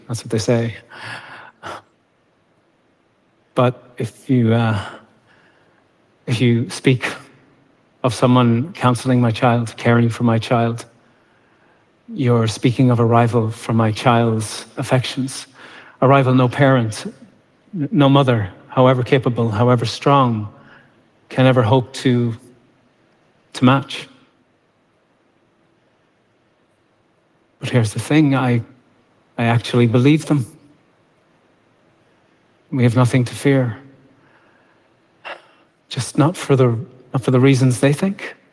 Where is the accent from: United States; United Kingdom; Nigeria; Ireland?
Ireland; but I am from Ireland. A place where even now, a poet, a maker of a poem, is seen as someone who has come by an uncommon kind of knowledge.